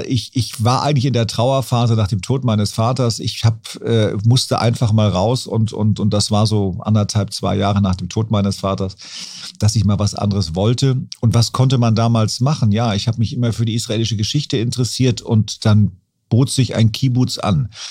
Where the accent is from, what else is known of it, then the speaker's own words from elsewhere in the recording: Hamburg, Germany; da bin ich quasi am Fuße des AEZs groß geworden.